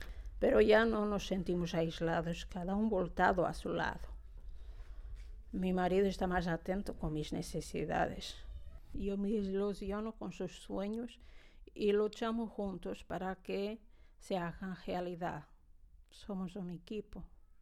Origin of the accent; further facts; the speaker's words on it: Monzón, Aragon, Spain; de Monzón. Trabajo en vídeo junto con mi marido.